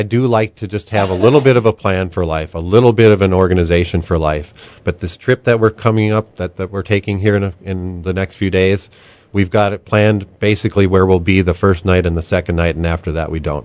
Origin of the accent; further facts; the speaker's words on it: Detroit Lakes, Minnesota, United States; Well, I grew up in the Minnesota area in Detroit Lakes, Minnesota